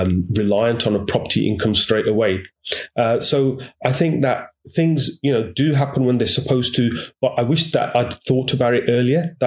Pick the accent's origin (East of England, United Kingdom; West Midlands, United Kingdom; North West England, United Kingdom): West Midlands, United Kingdom; Birmingham; now in Solihull, United Kingdom; So I'm from Birmingham. I live in Solihull now, but okay. I was born in Birmingham, and I knew the area.